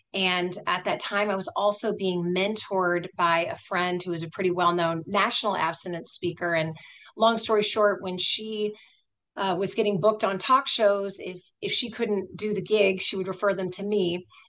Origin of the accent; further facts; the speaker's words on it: California, United States; I'm in Northern California, by the way, born and raised in California.